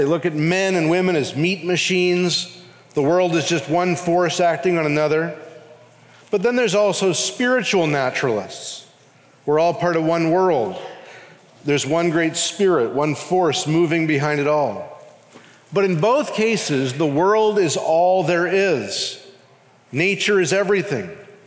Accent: Canada; now in Louisville, United States; Now, as a Canadian

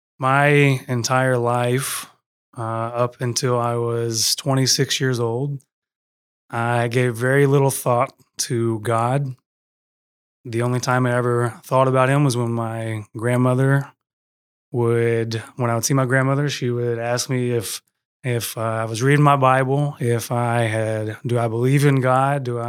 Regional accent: Louisville, Kentucky, United States; They live in Louisville, Kentucky. I grew up in Louisville, Kentucky.

